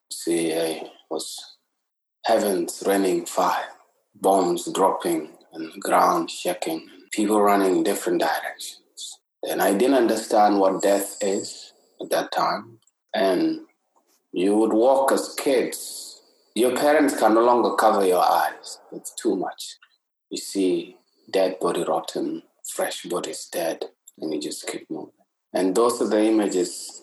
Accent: South Sudan; now in Toronto, Canada; I come from South Sudan. Now I'm based in Toronto.

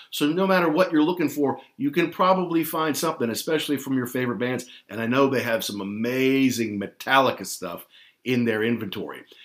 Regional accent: Louisville, Kentucky, United States; One of these was Louder Than Life in my hometown of Louisville, Kentucky

